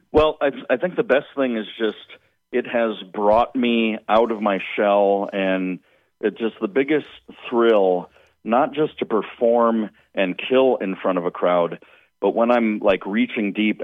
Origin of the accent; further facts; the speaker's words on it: Marinette, Wisconsin, United States; I haven't been fortunate enough yet to do my hometown of Marinette.